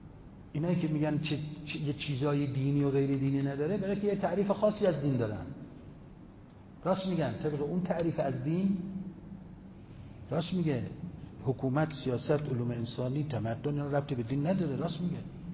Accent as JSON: {"language": "Persian", "country": "Iran", "said": "من از ایران آمدم، ما مسلمانیم. شیعه"}